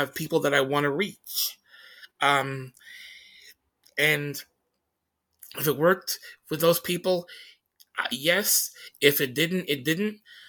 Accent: Tacoma, Washington, United States; when people would find out I was from Tacoma, they would ask me, "Oh my God, what kind of psycho killer shit did you listen to?"

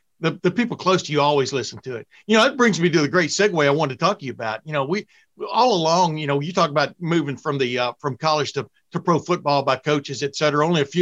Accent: Alabama, United States; also born or lived in Texas; I mean, I grew up in Alabama and then Texas, you know.

